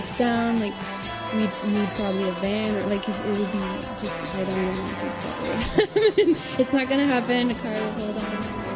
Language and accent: English; Canada; because it's our first album and we're Canadian